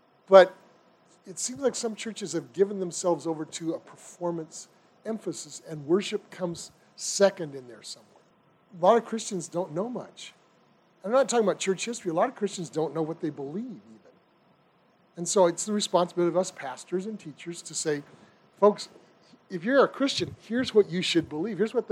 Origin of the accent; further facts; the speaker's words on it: United States; As an American, I don't like seeing people just flooding the country and taking over things. I don't like that as an American.